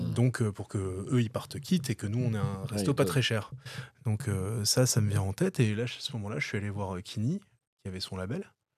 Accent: Nice, Provence-Alpes-Côte d'Azur, France; born there; Je suis né à Nice, bien entendu, d'où les Niçois, en partie.

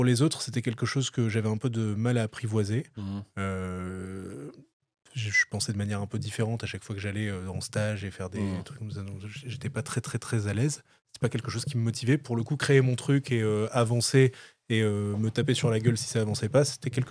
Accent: Nice, Provence-Alpes-Côte d'Azur, France; born there; Je suis né à Nice, bien entendu, d'où les Niçois, en partie.

